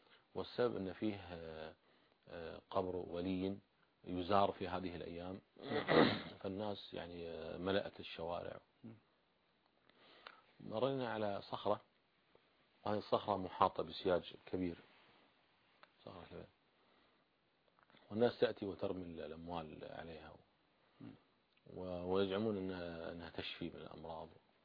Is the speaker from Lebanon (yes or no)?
no; Saudi Arabia; وحصلت مرة عندنا في السعودية،